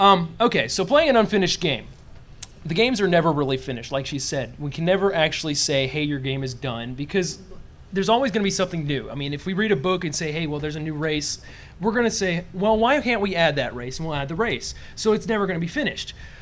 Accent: Montgomery, Alabama, United States; I'm from Montgomery, Alabama.

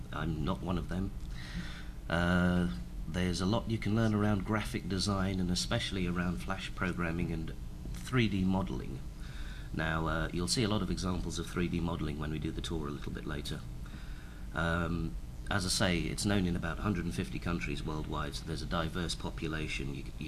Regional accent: England, United Kingdom; I'm English. We're supposed to be quiet.

